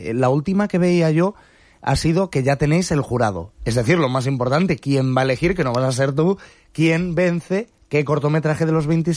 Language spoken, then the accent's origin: Spanish; Albacete, Castilla-La Mancha, Spain; Me encanta Cuerda porque soy albaceteño